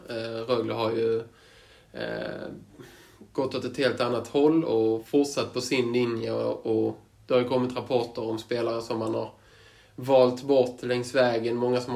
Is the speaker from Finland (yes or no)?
no; Ängelholm, Skåne, Sweden; Jag är uppvuxen i Ängelholm